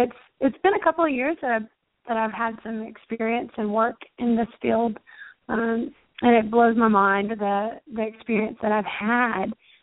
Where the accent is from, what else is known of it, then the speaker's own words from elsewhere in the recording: Alabama, United States; since I am from Alabama and I went to Auburn, it's always special to me to go back to my roots and to go back to my home place